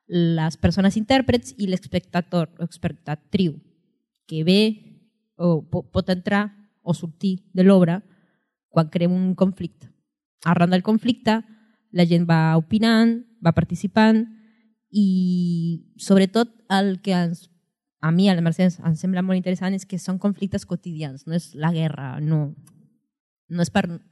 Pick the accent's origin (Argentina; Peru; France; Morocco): Peru; now in Spain; jo soc peruana d'origen